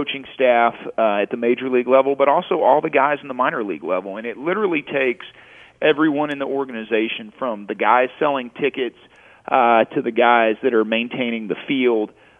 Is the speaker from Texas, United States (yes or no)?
yes; Houston, Texas, United States; Well, I grew up here in the Houston area